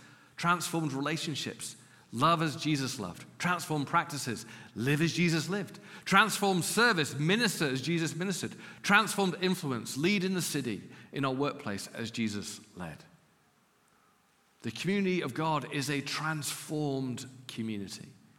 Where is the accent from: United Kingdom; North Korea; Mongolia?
United Kingdom; England; now in Los Angeles, United States; She's from Australia, I'm from England. We're now Americans.